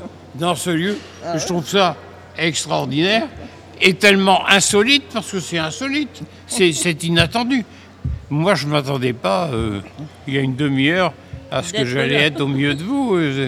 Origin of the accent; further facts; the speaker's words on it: Roubaix, Hauts-de-France, France; je suis né à Roubaix et j'ai vécu à Roubaix tout le temps.